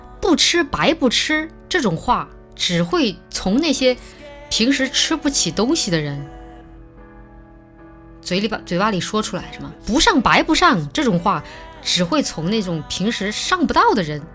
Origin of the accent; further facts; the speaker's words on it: Chongqing, China; 用我们重庆话就是说